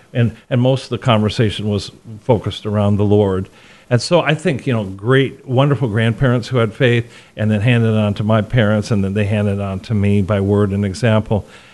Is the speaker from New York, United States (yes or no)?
no; Fort Dodge, Iowa, United States; Just growing up in Fort Dodge, just having five older brothers